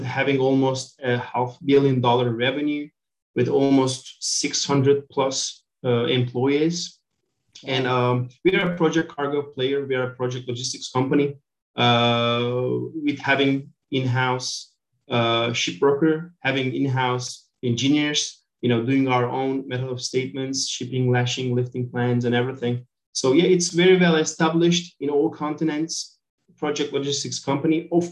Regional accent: Izmir, İzmir, Turkey; I was born in Izmir, Turkey, which is one of the biggest hubs, biggest ports in the region.

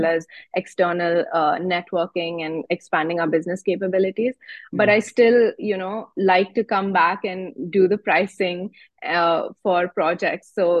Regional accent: Dubai, United Arab Emirates; But I'm born and raised in Dubai.

